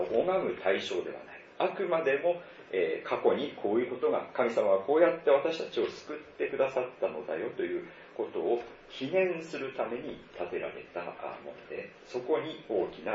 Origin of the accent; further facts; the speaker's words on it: Tohoku, Japan; 私は東北の田舎で育ちました